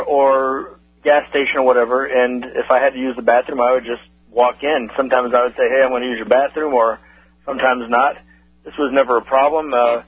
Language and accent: English; Florida, United States; Well, I'm from Florida, like you guys, and I'm from the touristy part of Florida, Central Florida, around the House of the Mouse.